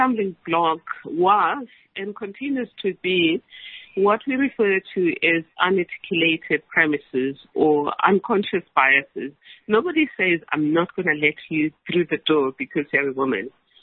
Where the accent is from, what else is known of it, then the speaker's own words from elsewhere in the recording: Soweto, Gauteng, South Africa; also born or lived in Johannesburg / Eswatini; I grew up in Soweto. I was born in Joburg and raised in a working class family in Soweto.